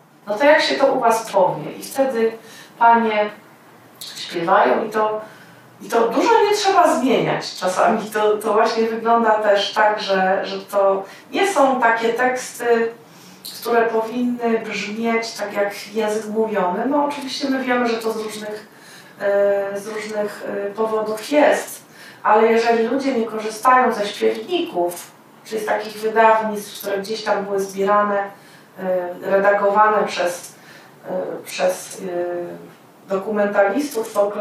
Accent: Silesian Voivodeship, Poland; A przecież my mówimy tyle wieków po śląsku.

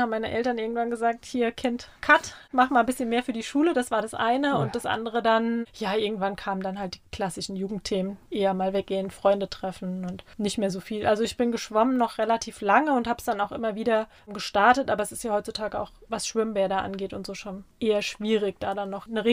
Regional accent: Oppenheim, Rhineland-Palatinate, Germany; also born or lived in Darmstadt / Groß-Gerau; Ich bin in Darmstadt geboren, habe mein erstes Lebensjahr da verbracht, bin dann nach Groß-Gerau gezogen, beziehungsweise da in den Stadtteil und bin in Oppenheim aufgewachsen.

